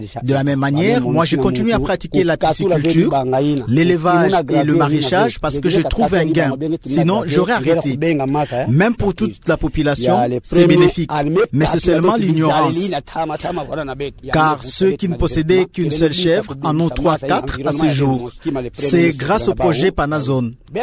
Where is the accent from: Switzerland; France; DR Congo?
DR Congo; Muanda, Kongo Central; Je suis né et j'ai grandi ici à Mwanda depuis presque 58 ans.